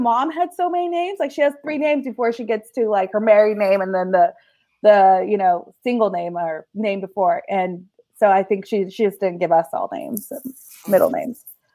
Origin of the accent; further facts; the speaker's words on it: California, United States; Are you from here? And I'm like, oh, I'm from California.